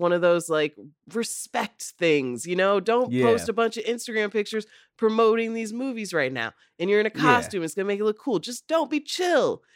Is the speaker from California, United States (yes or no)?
no; Rockford, Illinois, United States; Oh yeah, I'm from Rockford. So for me, I like grew up like around the corner from where they practiced.